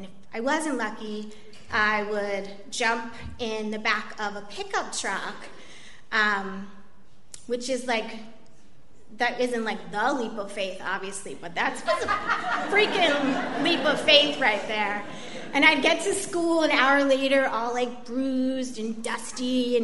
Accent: Baltimore, Maryland, United States; accent: Baltimore; now in Honduras; Because of the depth of my Baltimore accent. But I moved down there, and I had stuck all my stuff in two bags.

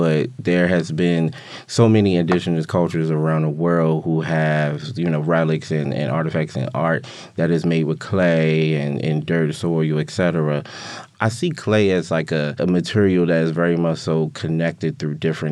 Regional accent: Baltimore, Maryland, United States; I am an electronic musician, poet, and cross-disciplinary artist born and raised in Baltimore.

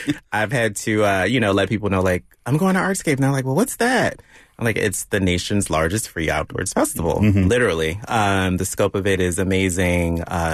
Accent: Baltimore, Maryland, United States; It was 95 degrees the other day, and now I'm here in Baltimore, raining, my hometown.

